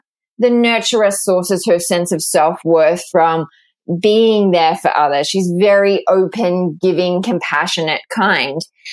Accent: Australia; moved away as an adult; I grew up in Australia, just like you. And at the age of 26, I decided to take 9 months off and travel the world.

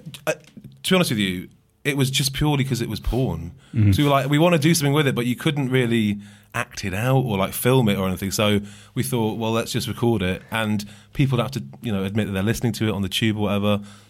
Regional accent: Hale, North West England, United Kingdom; I'm actually from a little village called Hale in Manchester.

